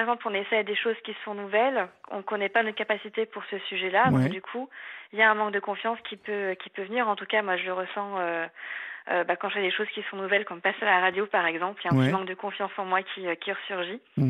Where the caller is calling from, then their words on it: Paris, Île-de-France, France; Alors j'ai 28 ans et je viens de Paris.